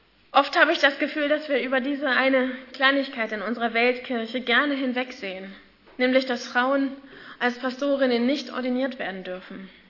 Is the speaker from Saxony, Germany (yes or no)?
yes; Leipzig, Saxony, Germany; Zum Beispiel in Leipzig, wo ich herkomme